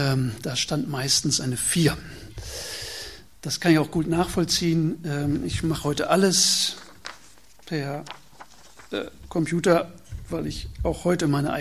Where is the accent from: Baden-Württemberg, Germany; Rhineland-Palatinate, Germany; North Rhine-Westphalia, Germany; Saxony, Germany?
North Rhine-Westphalia, Germany; bei uns in Westfalen sagt man Idötz oder Döpken